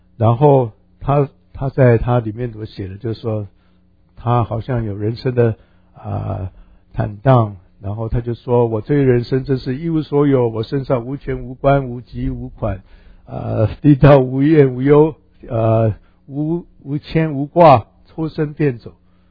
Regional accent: China; 我们中国人我们的习惯就是中秋节我们也是要团圆，还是去回去看家人

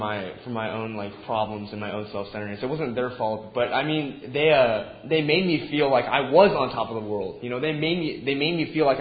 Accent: Manhattan, Kansas, United States; born there; I was born in Manhattan, Kansas.

